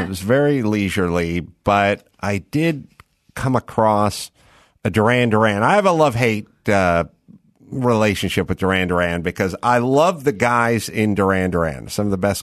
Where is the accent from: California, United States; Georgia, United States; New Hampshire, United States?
California, United States; Los Angeles; and I grew up in Los Angeles, so people were like dressing in pirate shirts and putting on eyeshadow and stuff.